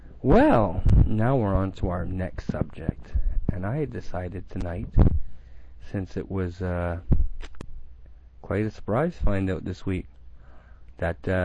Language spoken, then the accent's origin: English; Canada; I come from Canada. So, supposedly, we were the ones with the big hole over us.